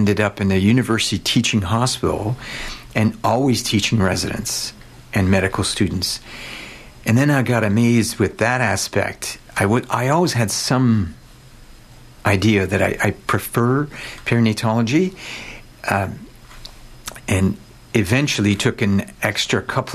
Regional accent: Montreal, Quebec, Canada; I come from Montreal, and both my wife and I are perinatologists.

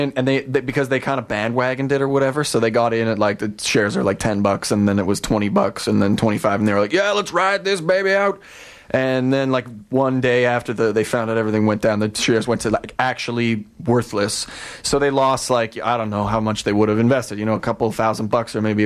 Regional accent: Calgary, Alberta, Canada; when I was growing up in Calgary

